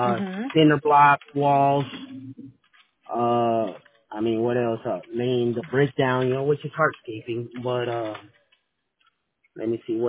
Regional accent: El Paso, Texas, United States; I'm from El Paso. I'm from Texas, right?

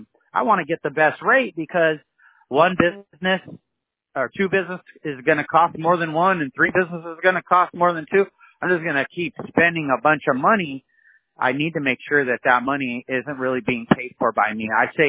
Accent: California, United States; now in Alabama, United States; I'm that guy from California that came to Alabama

